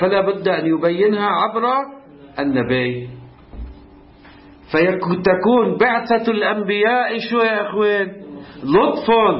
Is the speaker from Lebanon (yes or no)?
yes; Lebanon; مثلا عندنا بلبنان ما شاء الله صارت دولة نفطية